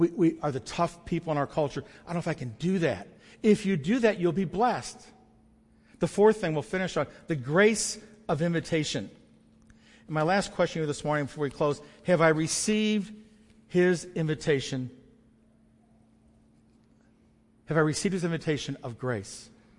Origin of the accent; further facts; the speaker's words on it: United States; because we're American and we have to perform.